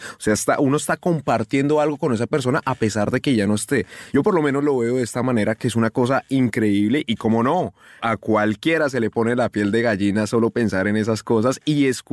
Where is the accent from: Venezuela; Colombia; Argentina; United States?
Colombia; Por lo menos yo lo digo como colombiano